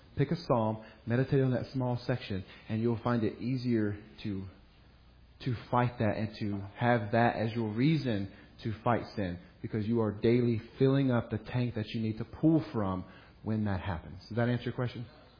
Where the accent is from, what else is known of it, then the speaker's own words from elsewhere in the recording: United States; And I am a proud American